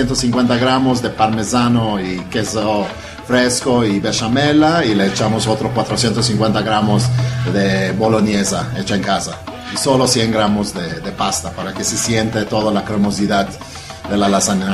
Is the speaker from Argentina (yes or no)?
no; Malta; Soy de una isla, se llama Malta. Es una isla pequeña sur de Italia.